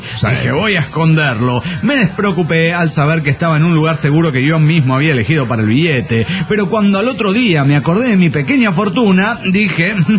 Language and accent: Spanish; Salta, Argentina; Hola, ¿cómo están? Soy la salteña